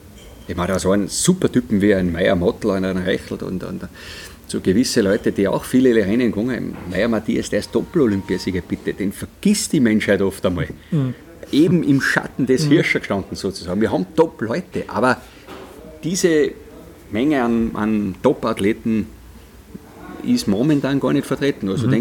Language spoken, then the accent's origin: German; Schladming, Styria, Austria; auf der Planei oben aufgewachsen am Fastenberg und bin definitiv von ganz klein auf täglich am Ski gestanden den ganzen Winter über.